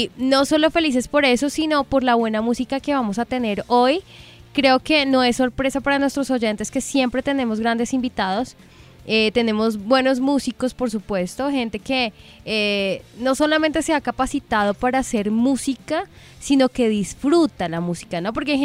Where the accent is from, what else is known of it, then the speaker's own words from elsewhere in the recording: Bogotá, Colombia; Soy bogotana.